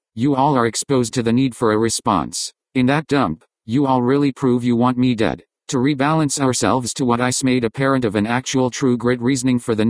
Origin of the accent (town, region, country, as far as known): San Bernardino, California, United States; born or raised there